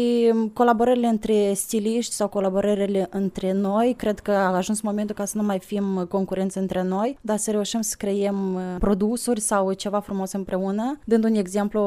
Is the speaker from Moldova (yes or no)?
yes; Gura Bîcului, Anenii Noi District, Moldova; Sunt din Republica Moldova, din raionul Anini Noi, satul Gura Bâcului.